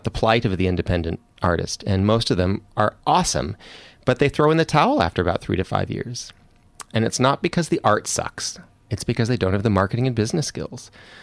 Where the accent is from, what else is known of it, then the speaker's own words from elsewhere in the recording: Canada; accent: Canadian; So my accent is Canadian.